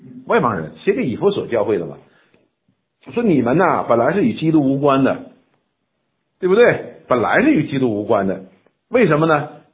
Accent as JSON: {"language": "Chinese", "country": "China", "said": "我们中国人讲叫饮水思源，就是这个道理。"}